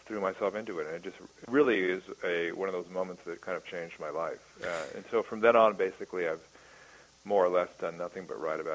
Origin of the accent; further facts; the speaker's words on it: California, United States; because I grew up in Silicon Valley and this place where all the land of, I worked at Apple in the early days